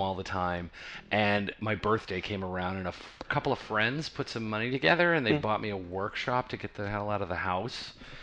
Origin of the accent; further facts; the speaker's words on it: New Mexico, United States; moved away; also born or lived in New York; Because I'm from New Mexico, so I left and I went to New York.